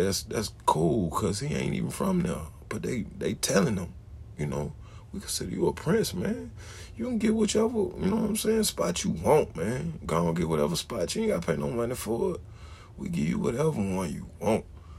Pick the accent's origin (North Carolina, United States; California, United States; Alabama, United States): Alabama, United States; Birmingham; now in Memphis, United States; And even though I'm just like, I'm still from Birmingham, Alabama. I'm still telling them, I'm from Birmingham. I just came chill out here